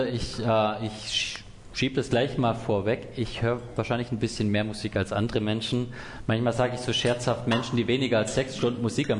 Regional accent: Swabia, Germany; accent: Swabian; now in Munich, Germany; ich komme aus München, ursprünglich eigentlich aus dem Schwabenländchen, das werdet ihr auch schnell genug raushören, das kriegt man nicht weg, das ist mir angeboren.

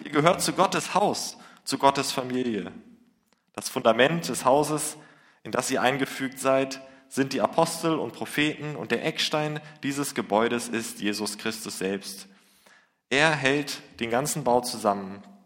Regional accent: Lübeck, Schleswig-Holstein, Germany; Ich komme aus der Hansestadt Lübeck, da gibt es 5 Riesen, große, schöne Kirchen.

